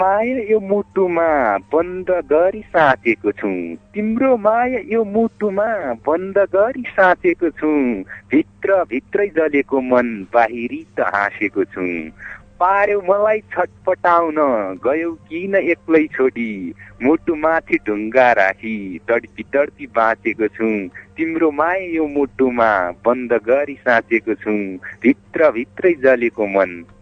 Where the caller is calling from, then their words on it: Bajhang, Sudurpashchim Province, Nepal; म सुन्दर सुदूरपश्चिमको बझाङदेखि